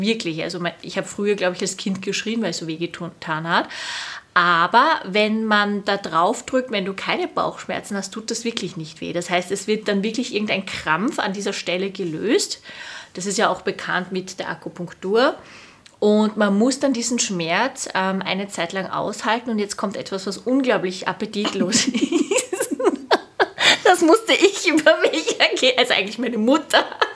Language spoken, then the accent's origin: German; Vienna, Austria; die Silke und ich, wir sind ja beide in Wien aufgewachsen